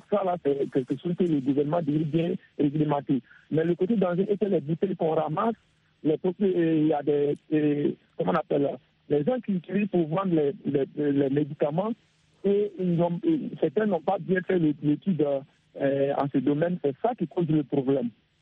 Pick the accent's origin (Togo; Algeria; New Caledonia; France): Togo; born there; now in Côte d'Ivoire; je suis en Côte d'Ivoire, précisément à Bengou. Je suis né au Togo.